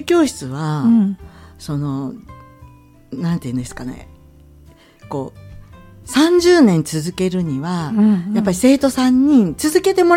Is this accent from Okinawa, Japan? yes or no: no; Handa, Aichi, Japan; 私は、はい、お話したと思うんですけど、うん、愛知県の田舎の半田市っていうところで生まれ育ってるんですけど、はいはい、私の実家は古民家なんですよ